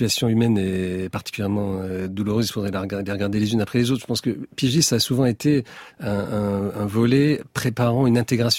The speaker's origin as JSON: {"language": "French", "region": "Île-de-France", "country": "France", "tie": "born or raised there", "said": "parce que j'ai grandi dans les Yvelines"}